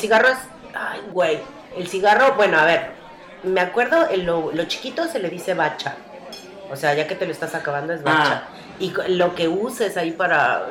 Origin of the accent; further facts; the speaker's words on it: Mexico City, Mexico; Y en México se habla, es un cantadito que no me encanta, pero que yo hablo así, por ejemplo, en el DF.